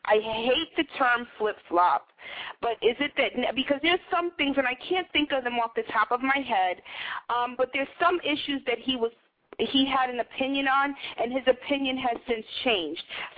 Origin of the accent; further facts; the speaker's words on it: New York City, New York, United States; which my mama was taking me to since I was 5 years old because I grew up in Greenwich Village.